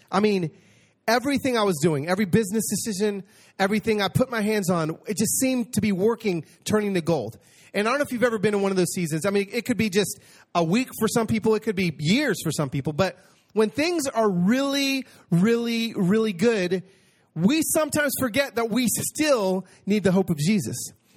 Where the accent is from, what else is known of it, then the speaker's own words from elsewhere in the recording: Los Angeles, California, United States; born there; now in Nashville, United States; I was born in East LA, but now I live in Nashville.